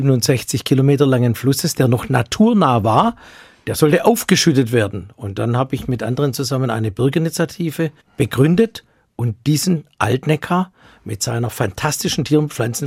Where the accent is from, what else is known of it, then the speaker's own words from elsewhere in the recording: Baden-Württemberg, Germany; da sind auf dem Neckar in meiner Heimatregion auf den Schleusen 1-2 Meter hohe Schaumberge geschwommen